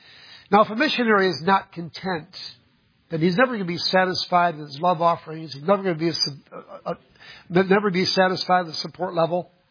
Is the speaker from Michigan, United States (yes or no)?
no; Florida, United States; You picked up that y'all, didn't you? Huh? Yeah, I'm from Florida. That's how they talk down there.